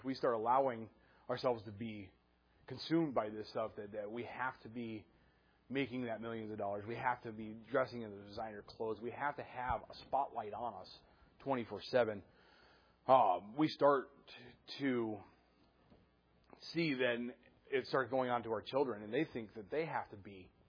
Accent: Mukilteo, Washington, United States; I grew up in Mukilteo.

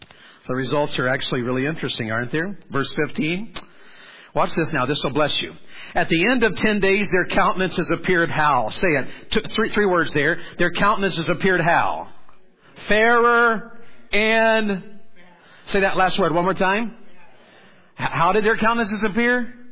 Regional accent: the South, United States; And because I'm from the South, and went to this camp meeting, I heard this preacher preach about Abraham.

